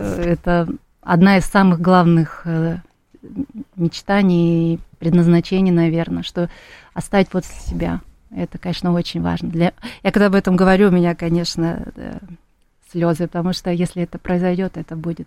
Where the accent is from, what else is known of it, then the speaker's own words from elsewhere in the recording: Novosibirsk, Novosibirsk Oblast, Russia; Да, я родом из Новосибирска.